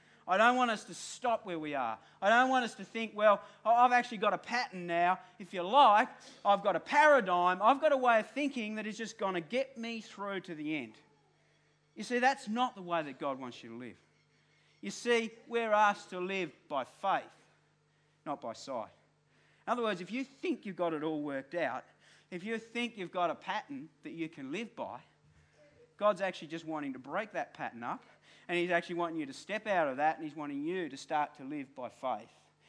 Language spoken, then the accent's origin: English; Devonport, Tasmania, Australia; I came from East Devonport. That's where I lived. I came from East Devonport. The funky rich people lived in West Devonport. I lived in East Devonport.